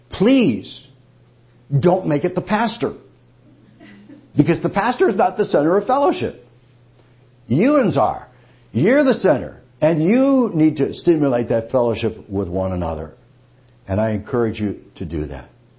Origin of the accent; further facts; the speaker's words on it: Monroe, Michigan, United States; Now, I grew up in Monroe, Michigan. Our church had about 200 people.